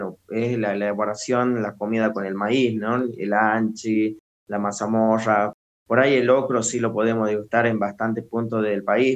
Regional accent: Cachi, Salta, Argentina; Sí, nacido y criado, bueno, también, ¿no? Somos de generaciones, digamos, mi papá, mi abuelo, mi bisabuelo, del lugar.

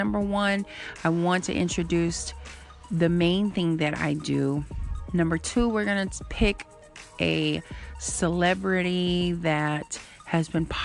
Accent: Oklahoma, United States; also born or lived in California; I live in Oklahoma. I was born in California. I'm a Cali-Oki. So my parents moved here, I want to say when I was about 8 years old.

